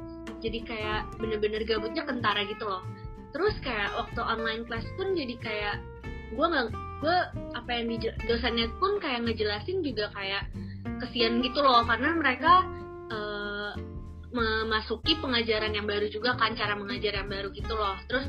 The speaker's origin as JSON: {"language": "Indonesian", "region": "South Kalimantan", "country": "Indonesia", "said": "gue auto disuruh balik ke Banjar kan, gue kan orang Kalimantan nih."}